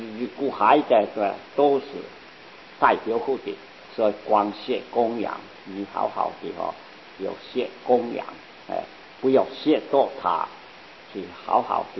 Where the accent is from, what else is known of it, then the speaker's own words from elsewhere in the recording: China; 所以我们中国人呢。都喜欢这个圆圆的一颗一颗的叫塞粒啊